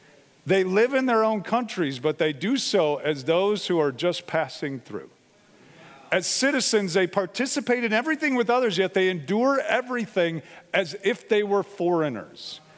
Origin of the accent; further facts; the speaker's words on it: United States; I love living here. I love being an American. I love the freedoms that we have.